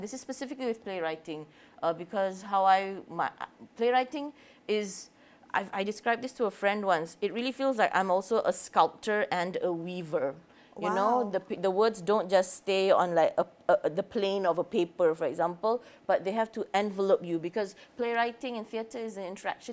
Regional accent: Malaysia; about identity while I was being Malaysian, being overseas, coming back to Malaysia and going back again for my master's.

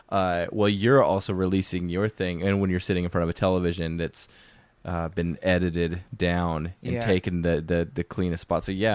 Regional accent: Spokane, Washington, United States; But then I'm from Spokane, Washington. And Spokane means Children of the Sun.

